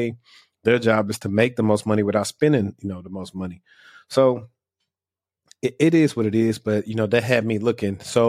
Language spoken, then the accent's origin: English; Louisiana, United States; now in Dallas–Fort Worth, United States; I'm from Louisiana, and I moved to the DFW area exactly 6 years ago.